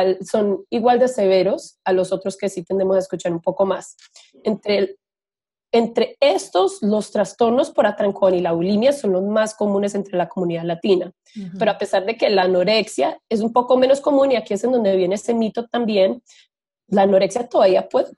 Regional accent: Colombia; En Colombia, por ejemplo, porque yo soy de Colombia, los reinados siempre han sido una parte importante de nuestra cultura

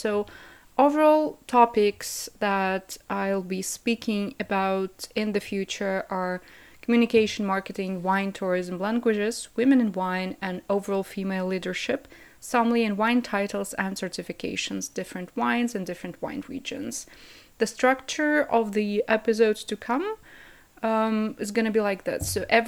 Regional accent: Kazakhstan; also born or lived in multiple countries; I'm originally from Kazakhstan, lived in multiple countries, and studied wine throughout the last 5 years.

